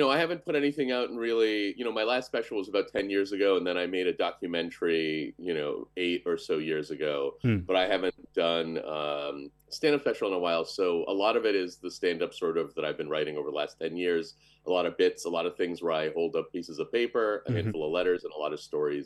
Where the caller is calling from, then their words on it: Massachusetts, United States; I'm at home. In Massachusetts, the United States.